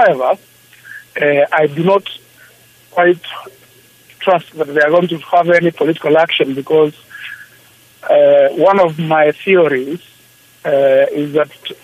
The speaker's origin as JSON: {"language": "English", "country": "Kenya", "said": "being Kenyan and having lived here most of my life"}